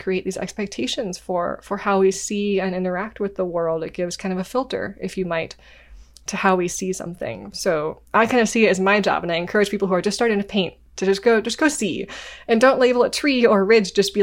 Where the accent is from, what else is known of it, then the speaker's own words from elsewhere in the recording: Washington, United States; And I'm from Washington. I live in the Pacific Northwest.